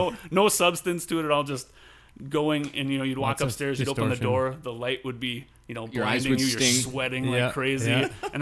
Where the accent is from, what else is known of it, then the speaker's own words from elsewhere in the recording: Pekin, North Dakota, United States; I'm from Pekin, North Dakota.